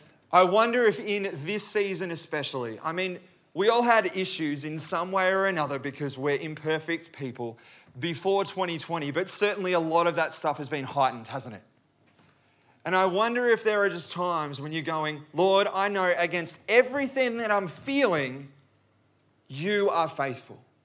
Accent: Warrnambool, Victoria, Australia; I grew up in Warrnambool local, born and bred, and surfed these spots all of my life.

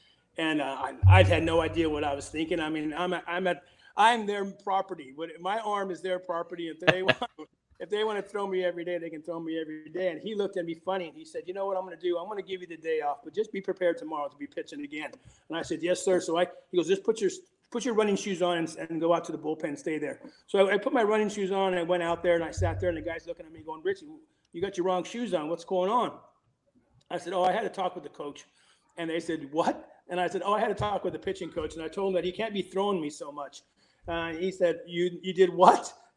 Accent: West Coast, United States; I mean, I grew up on the West Coast with those teams

